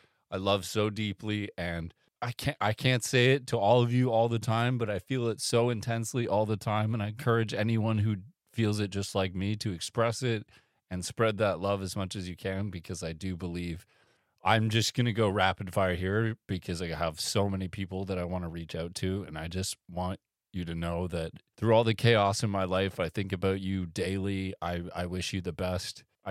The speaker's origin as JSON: {"language": "English", "country": "Canada", "said": "And yes, I live in Toronto. I'm from Canada."}